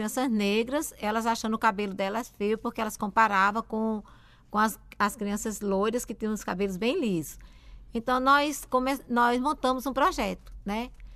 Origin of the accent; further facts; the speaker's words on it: Brazil; eu acho que nós, enquanto brasileiros, por exemplo, não precisamos festejar o Dia da Bruxa